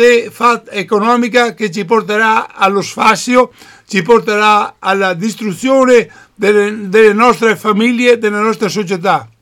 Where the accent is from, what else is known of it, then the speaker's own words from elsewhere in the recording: Veneto, Italy; Noi dobbiamo, come veneti, proclamare la nostra indipendenza